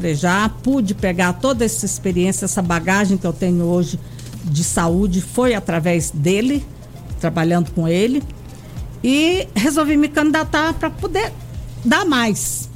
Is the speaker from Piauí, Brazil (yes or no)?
yes; Floriano, Piauí, Brazil; now in Brasília, Brazil; eu sou de Floriano, Piauí, tá? Mas estou em Brasília desde 1964.